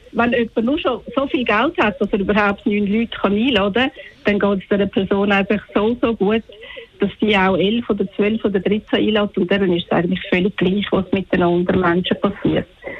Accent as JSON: {"language": "German", "country": "Switzerland", "said": "egal was man bei uns in der Schweiz bestimmt, wir haben dermaßen das Gefühl, oder jeder Einzelne, wir sind so frei und so ein freies Land"}